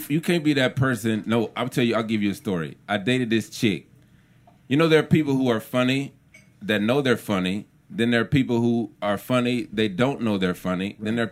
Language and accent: English; Houston, Texas, United States; also born or lived in Jackson, Mississippi / Tallahassee, Florida; No, I was born in Jackson, Mississippi, and my 400 years were spent between Tallahassee, Florida, and Houston, Texas.